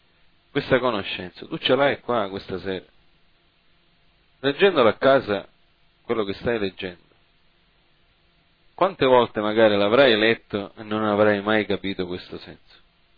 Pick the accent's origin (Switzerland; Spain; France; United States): United States; Italian is a second language; io vengo dall'America ed è plausibile che io abbia problemi, non è la mia lingua, non è il mio linguaggio